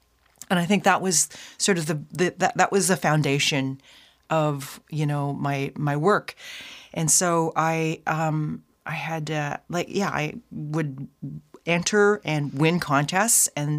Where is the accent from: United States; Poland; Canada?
Canada; Vancouver, British Columbia; So as a kid growing up in Vancouver, I used to do a lot of experiments.